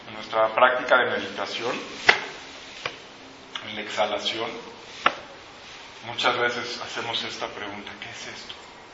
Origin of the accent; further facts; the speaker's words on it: Mexico City, Mexico; now in Xalapa, Mexico; vengo de Jalapa y soy de la Ciudad de México, pero hace 15 años me fui a vivir para allá